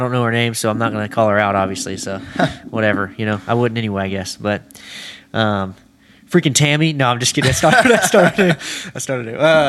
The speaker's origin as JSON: {"language": "English", "region": "Texas", "country": "United States", "tie": "born or raised there", "said": "Growing up in East Texas, it may be a little bit similar."}